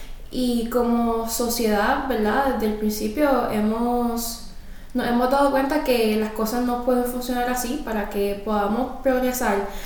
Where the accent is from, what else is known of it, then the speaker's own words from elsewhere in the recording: Puerto Rico; Nosotros somos de Puerto Rico, que es la isla más pequeña de las Antillas Mayores en el Caribe.